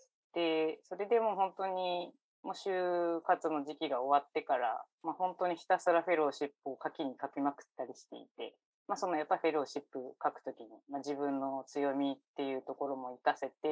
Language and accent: Japanese; Utsunomiya, Tochigi, Japan; 宇都宮出身なんです、